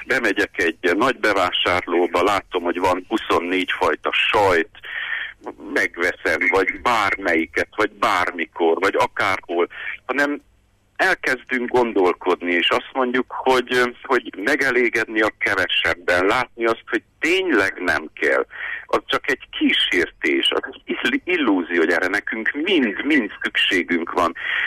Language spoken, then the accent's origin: Hungarian; Székely Land, Romania; ugye székely ember vagyok, a székelyek értik, hogy apránként, kicsi lépés, egy kis lépést